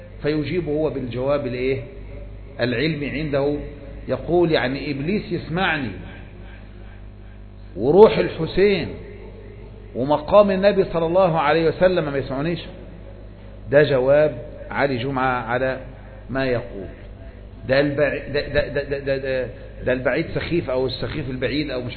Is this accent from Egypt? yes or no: yes; Egypt; إحنا مصريين عندنا عادة لما نقول